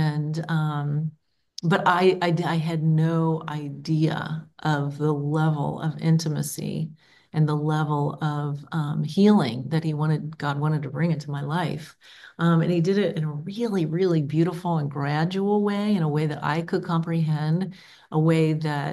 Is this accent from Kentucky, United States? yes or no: yes; Kentucky, United States; also born or lived in Atlanta / Chicago; I am native to the Cincinnati area. I grew up in Northern Kentucky. And then after college, I moved away for about 10 years. I lived in Atlanta and Chicago.